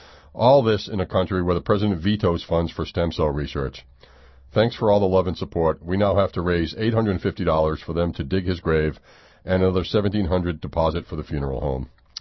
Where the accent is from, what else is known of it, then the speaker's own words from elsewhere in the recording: Tiverton, Rhode Island, United States; Hey, where in Rhode Island are you? I grew up in Tiverton.